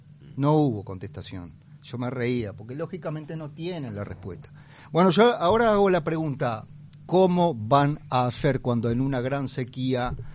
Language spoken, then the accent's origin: Spanish; Paysandú, Uruguay; Porque soy de Paysandú, ¿no? Mm. El río Negro, sí.